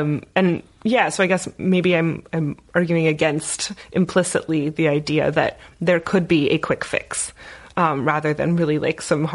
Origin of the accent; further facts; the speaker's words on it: Bloomington, Indiana, United States; born there; I was born in Bloomington